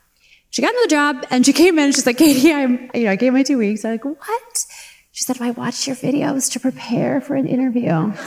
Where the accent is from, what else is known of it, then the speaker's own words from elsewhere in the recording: St. Louis, Missouri, United States; I grew up in St. Louis, Missouri. I didn't know anything about beauty